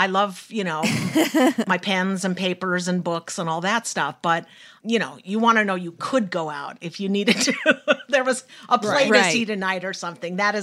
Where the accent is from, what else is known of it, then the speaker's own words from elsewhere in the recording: Salt Lake City, Utah, United States; now in New York, United States; there would not be a reason to live or leave Salt Lake City, Utah. I'm from Salt Lake City